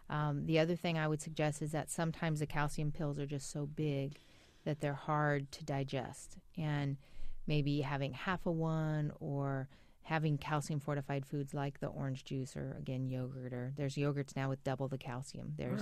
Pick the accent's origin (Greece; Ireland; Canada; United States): Ireland; Can you tell I'm Irish?